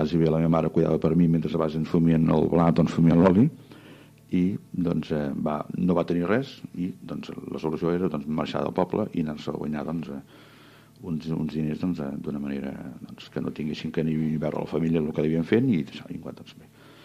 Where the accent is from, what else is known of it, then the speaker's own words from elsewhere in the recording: Sabadell, Catalonia, Spain; la meva infantesa a Sabadell